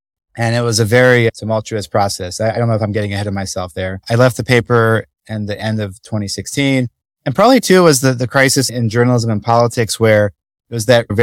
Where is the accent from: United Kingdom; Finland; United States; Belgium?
Belgium; I grew up overseas in Belgium, and both my parents were classical musicians, and we had no television.